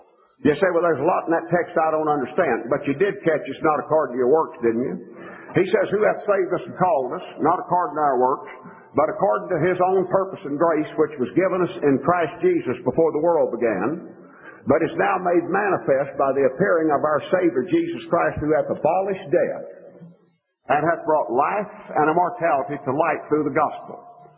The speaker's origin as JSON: {"language": "English", "region": "Texas", "country": "United States", "tie": "born or raised there", "said": "There was a time several years back when my home state of Texas, for a while, abolished the death penalty."}